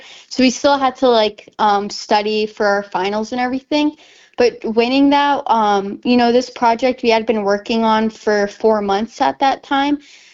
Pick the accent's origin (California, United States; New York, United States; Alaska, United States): Alaska, United States; Bethel; I'm originally from Bethel, Alaska. I was born in Anchorage, but I've been raised in Bethel my entire life up until I graduated high school